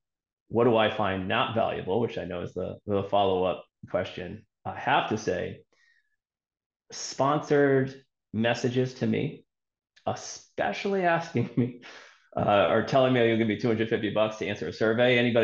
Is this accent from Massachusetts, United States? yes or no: yes; Massachusetts, United States; now in Carlisle, United States; I'm not living there right now. I live in a town called Carlisle, Massachusetts